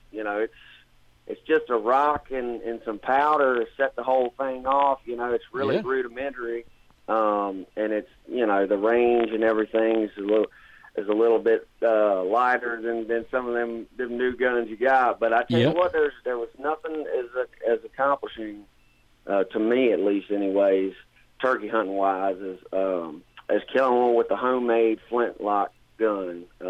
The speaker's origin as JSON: {"language": "English", "region": "Virginia", "country": "United States", "tie": "born or raised there", "said": "Yeah, I grew up down there in Virginia about an hour outside of Richmond."}